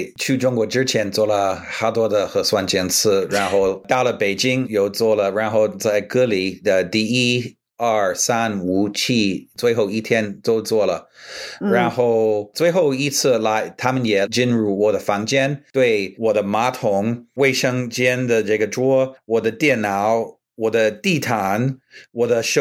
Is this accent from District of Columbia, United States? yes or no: yes; Washington, District of Columbia, United States; Chinese is a second language; 因为我来自一个小镇叫华盛顿特区，所以我是一个我作为一个土包子来北京这个大城市